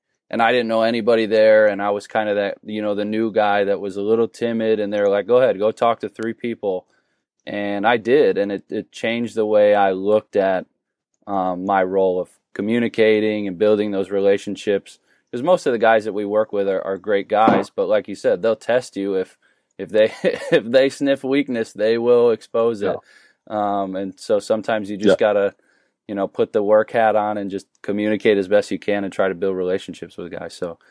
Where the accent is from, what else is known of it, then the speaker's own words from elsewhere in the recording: Buffalo, New York, United States; also born or lived in Maryland / Texas; So for me, I'm from Buffalo. I went to grad school in Maryland, and I went down to Texas because I didn't know anybody in Texas.